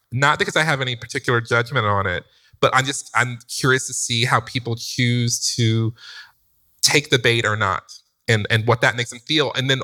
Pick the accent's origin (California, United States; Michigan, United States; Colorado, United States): Michigan, United States; Detroit; he's from South Carolina and I'm from Detroit.